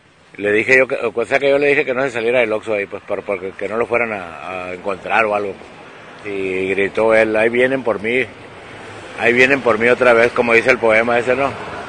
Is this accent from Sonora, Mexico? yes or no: yes; Sonora, Mexico; soy del estado de Sonora.